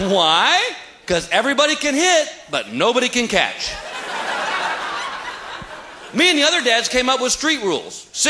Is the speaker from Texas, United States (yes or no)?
yes; Texas, United States; "Oh, I'm from Texas. We'll be the Texas Rangers."